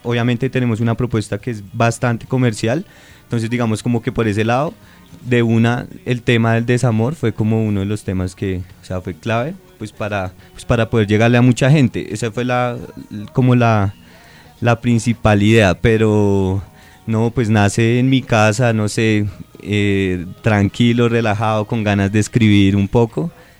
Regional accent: Bogotá, Colombia; es algo que también nos representa a nosotros como bogotanos

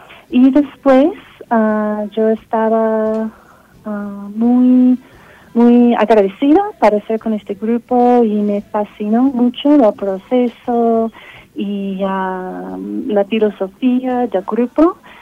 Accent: United States; now in Colombia; soy de Estados Unidos. Yo soy una antropóloga y estoy haciendo un doctorado. Y estoy haciendo el trabajo del campo acá en Colombia.

